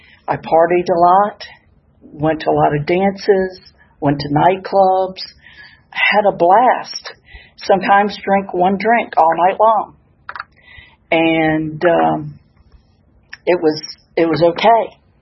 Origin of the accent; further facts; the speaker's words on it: Memphis, Tennessee, United States; moved away as an adult; And I'm from Memphis, Tennessee, and I've never lived anywhere but Memphis. And we moved to Lexington, Kentucky, and it floored me.